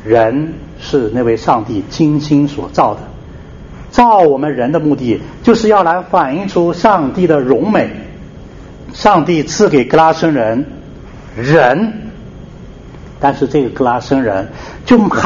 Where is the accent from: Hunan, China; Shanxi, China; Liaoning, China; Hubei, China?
Shanxi, China; 因为刚才主席介绍我之后大家知道我是山西人，所以山西是产煤的大省